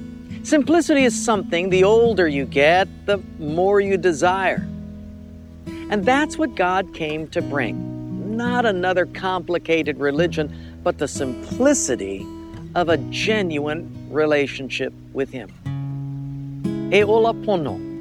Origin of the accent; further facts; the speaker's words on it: Pololu Valley, Hawaii, United States; growing up in the Pololo Valley, we didn't have much for Christmas.